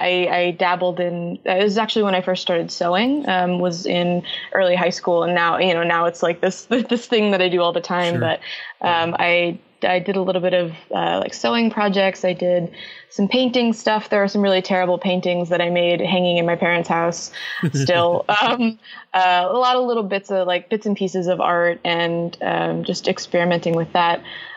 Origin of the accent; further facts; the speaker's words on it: Texas, United States; moved away as an adult; Yeah, I was born and bred in Texas. I grew up in the Dallas-Fort Worth area, okay. And I lived there up through the end of high school, and then I hightailed it to the East Coast for college.